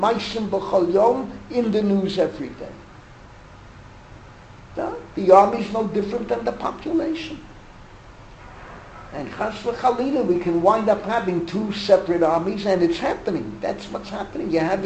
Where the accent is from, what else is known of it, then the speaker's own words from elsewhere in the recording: New York City, New York, United States; I grew up in the Bronx, outside the church.